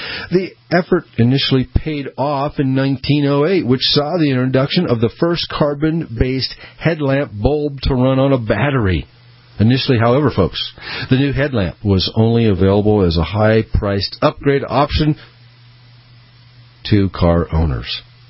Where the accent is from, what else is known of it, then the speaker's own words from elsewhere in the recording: Peoria, Illinois, United States; born there; get an email from where I was born at in Peoria, Illinois, but the state of Illinois.